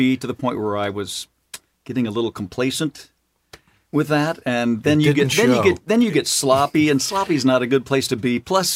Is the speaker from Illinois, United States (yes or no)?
yes; Illinois, United States; So, you know, that farm you mentioned that I grew up on in Illinois?